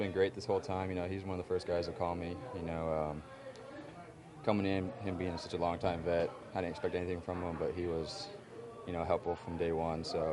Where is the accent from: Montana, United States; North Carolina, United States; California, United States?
California, United States; San Diego; he's out of San Diego, and that's my hometown, so it's easy for me.